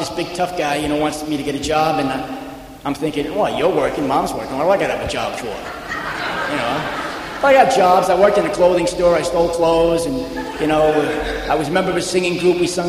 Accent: Glendale, New York, United States; born there; You see, I was born in Glendale, Queens. I never let anybody know that, especially overseas.

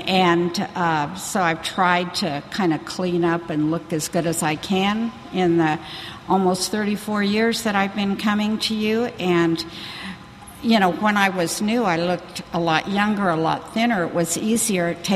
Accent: Portland, Oregon, United States; born there; I was born in Portland, Oregon. I'm an only child

